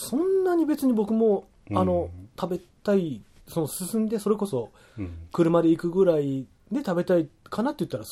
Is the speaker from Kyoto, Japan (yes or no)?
no; Tokyo, Japan; 僕は東京育ち、神楽坂育ちなんですけれども